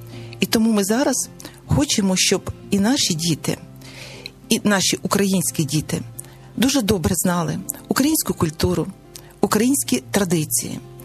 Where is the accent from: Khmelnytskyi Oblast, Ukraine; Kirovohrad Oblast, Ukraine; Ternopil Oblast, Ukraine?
Kirovohrad Oblast, Ukraine; Oleksandrivka; born there; Я народилась на Кіровоградщині, в селищі Олександрівка, в мальовничому селищі Олександрівка.